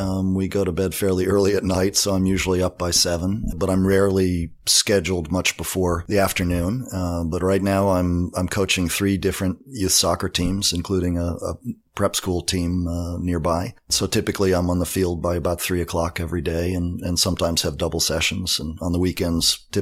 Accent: Durham, New Hampshire, United States; So Durham, New Hampshire would probably be considered my hometown. I got there when I was about 7 and went off to boarding school at age 13, so I didn't spend a lot of time there.

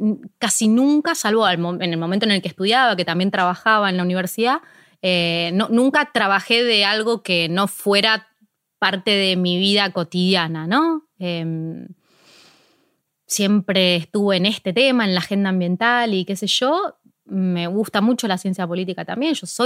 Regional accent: Ciudad Evita, Buenos Aires Province, Argentina; empecé justo en Ciudad Evita, que es de donde yo soy.

